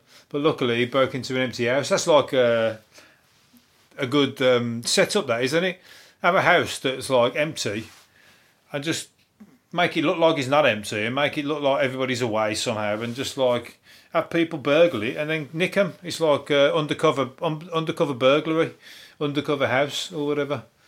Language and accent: English; Birmingham, West Midlands, United Kingdom; All right, because I'm from Birmingham, and whatever I say goes as well.